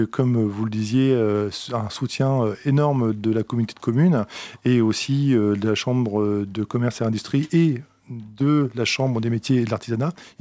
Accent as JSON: {"language": "French", "town": "Fécamp", "region": "Normandy", "country": "France", "said": "Je suis originaire de Fécamp, mais par contre, beaucoup de Finistériens se reconnaîtront. Ce port, c'est Fécamp."}